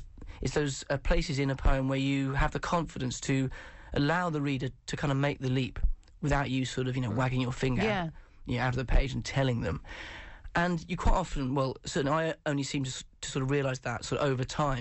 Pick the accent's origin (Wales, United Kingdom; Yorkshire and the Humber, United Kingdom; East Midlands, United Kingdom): Wales, United Kingdom; I'm Welsh, I'm Welsh, so it's a perfect normal size.